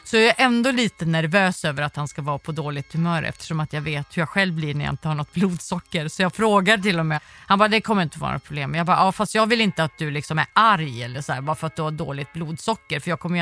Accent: Sweden; Det jag är uppvuxen i Sverige med en stat som jag litar på

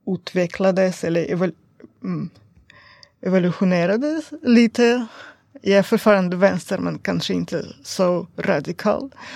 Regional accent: Kovdor, Murmansk Oblast, Russia; Swedish is a second language; Kavdor, min hemstad.

